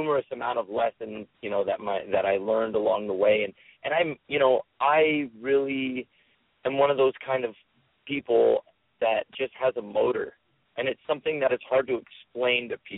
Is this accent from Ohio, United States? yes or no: no; San Diego, California, United States; I come from kind of a punk rock background where, you know, I grew up in San Diego.